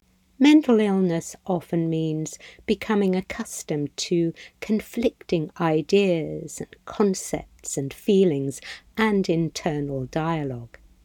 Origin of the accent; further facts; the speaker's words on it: Cleethorpes, Yorkshire and the Humber, United Kingdom; I feel a sense of pride living in the north. My family are from Hartlepool, and I grew up in Cleethorpes, next door to Grimsby, a town that's been the butt of many jokes over the years.